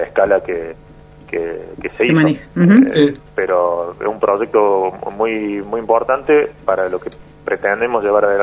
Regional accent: Córdoba, Argentina; si bien yo soy cordobés

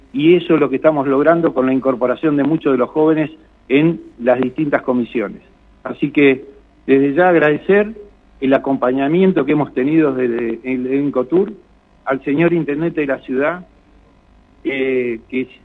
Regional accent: Comodoro Rivadavia, Chubut, Argentina; los que somos nacidos y criados en Comodoro

